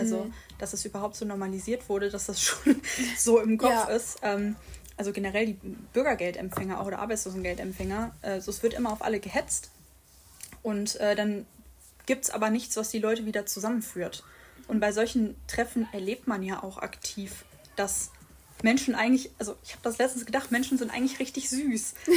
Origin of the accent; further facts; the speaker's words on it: Cologne, North Rhine-Westphalia, Germany; born there; bei uns in Köln, ich komme ja gebürtig aus Köln